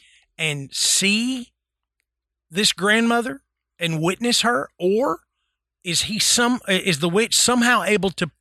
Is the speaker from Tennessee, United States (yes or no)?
yes; Tennessee, United States; You know, and if you've studied, and I have, because I grew up in Tennessee.